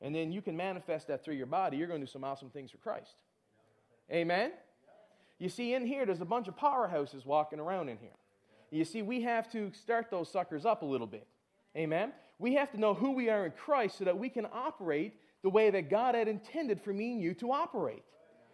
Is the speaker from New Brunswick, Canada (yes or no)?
no; Port de Grave, Newfoundland and Labrador, Canada; Newfoundlander, born and bred. I'll be one till I die. That's a Newfie song. And, yeah, I'm from Newfoundland. I was born in Newfoundland, raised in a little town called Port de Grave, a little fishing village.